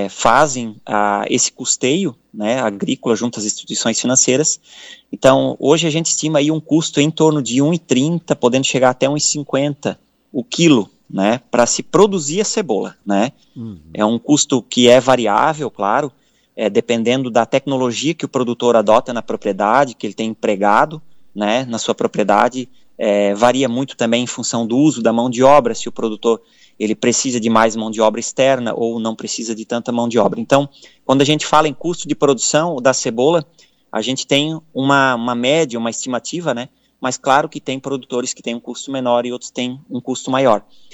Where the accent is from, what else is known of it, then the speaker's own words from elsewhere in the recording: Aurora, Santa Catarina, Brazil; Eu estou falando de Aurora, né, Jair? Eu sou natural de Aurora, aqui em Santa Catarina, né?